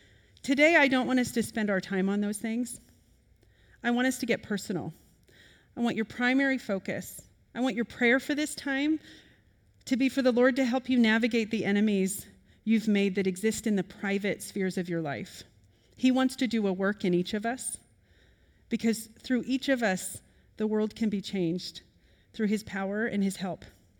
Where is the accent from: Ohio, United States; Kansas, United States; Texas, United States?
Kansas, United States; I hate seafood, which is strange, but I grew up in Kansas.